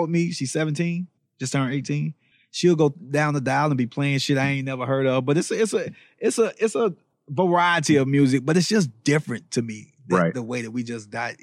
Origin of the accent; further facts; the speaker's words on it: Orlando, Florida, United States; born there; I was born in Orlando, Florida. So that was my thing, back and forth to Orlando.